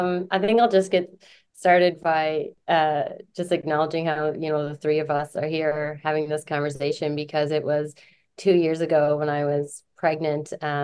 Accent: Deer Lake, Newfoundland and Labrador, Canada; now in Antigonish, Canada; located in Antigonish, Nova Scotia, but from Deer Lake, Newfoundland. And you will definitely hear my accent at some point through the chat today.

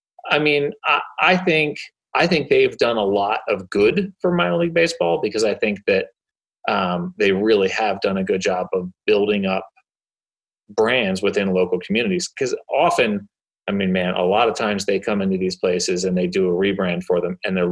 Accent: Philadelphia, Pennsylvania, United States; And, you know, I grew up in Philadelphia, right? So I'm a Phillies fan.

